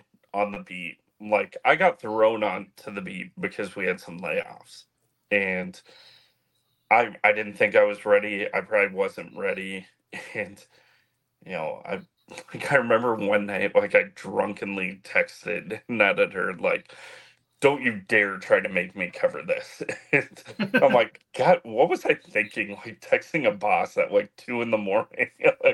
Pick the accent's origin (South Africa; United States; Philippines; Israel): United States; Des Moines, Iowa; that meant a lot to me because I grew up in Des Moines.